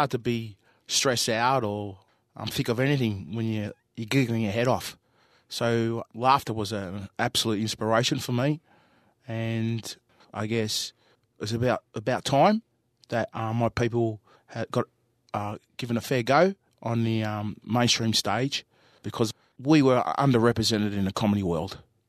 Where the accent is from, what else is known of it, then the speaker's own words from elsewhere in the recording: Melbourne, Victoria, Australia; born there; My traditional land is Yorta Yorta country. I'm born in Melbourne. I live in Fairfield.